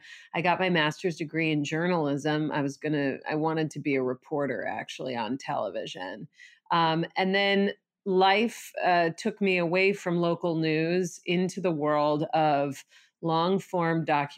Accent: Chicago, Illinois, United States; I grew up in Chicago. I went to his high school.

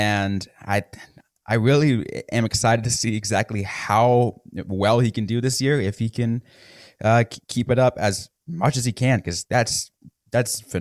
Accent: California, United States; I grew up in California. I grew up a Sharks fan.

